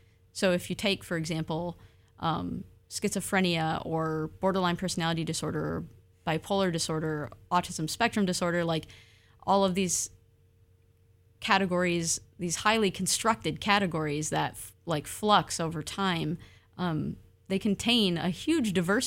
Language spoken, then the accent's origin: English; Michigan, United States; now in Oregon, United States; Like, I'm from Michigan. Those are stolen lands. I moved to Oregon.